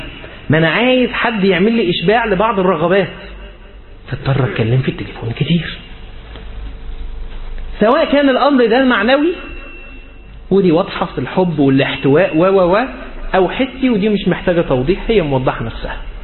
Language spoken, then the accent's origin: Arabic; Egypt